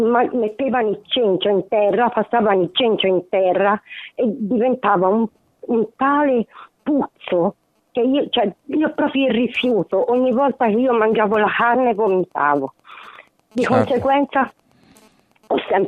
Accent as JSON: {"language": "Italian", "town": "Florence", "region": "Tuscany", "country": "Italy", "said": "io sono fiorentina"}